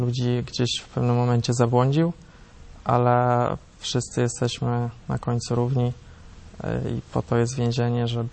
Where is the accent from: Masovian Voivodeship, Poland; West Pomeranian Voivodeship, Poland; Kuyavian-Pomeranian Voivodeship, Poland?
Kuyavian-Pomeranian Voivodeship, Poland; Grudziądz; w Grudziądzu, w mojej rodzinnej miejscowości.